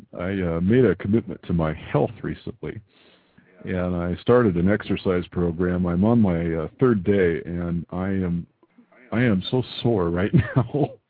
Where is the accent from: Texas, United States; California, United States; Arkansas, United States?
Texas, United States; born there; I was born in Texas.